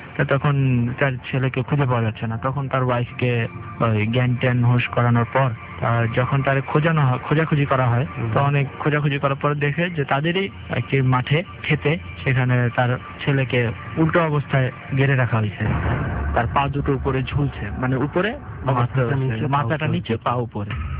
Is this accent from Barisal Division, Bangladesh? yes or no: yes; Barisal, Barisal Division, Bangladesh; বরিশালে, আমার গ্রামের বাড়িতে।